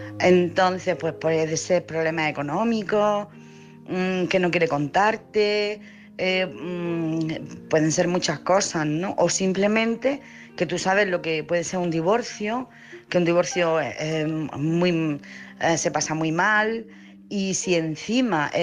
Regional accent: Jaén, Andalusia, Spain; soy de Jaén.

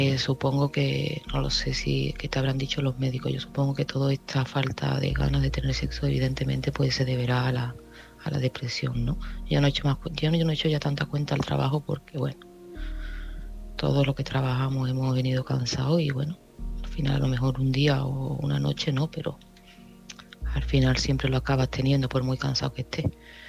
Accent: Seville, Andalusia, Spain; de Sevilla

